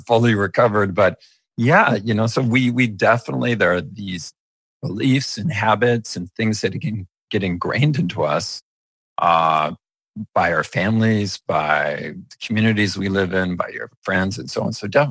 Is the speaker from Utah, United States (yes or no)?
no; California, United States; I grew up in a strong religious tradition. I was raised by it in the Mormon tradition, but in California.